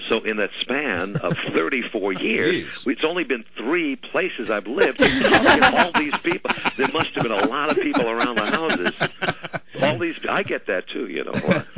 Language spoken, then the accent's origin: English; Brooklyn, New York, United States; now in Midwest, United States; I'm a New Yorker and, you know, I was born and bred in Brooklyn